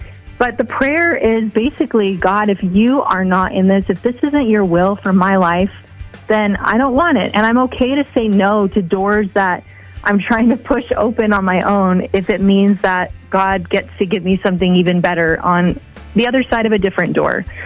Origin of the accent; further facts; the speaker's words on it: Lloydminster, Saskatchewan, Canada; I am from Saskatchewan, but the truth is I am actually on the border of Saskatchewan and Alberta, and depending on who I'm talking to, I'll use either province.